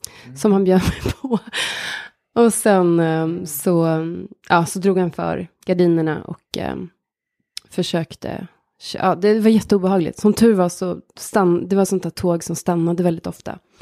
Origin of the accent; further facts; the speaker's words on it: Hagfors, Värmland, Sweden; also born or lived in Östra Ämtervik; Nej, jag växte upp utanför Hagfors i norra Värmland.